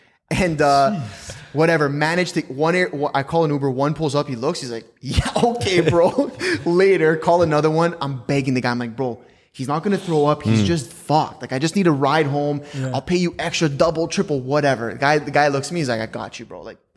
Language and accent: English; Canada; Again, USD, we're Canadian.